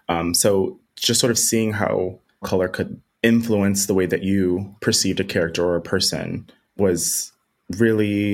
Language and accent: English; Baton Rouge, Louisiana, United States; So I was born and raised in Baton Rouge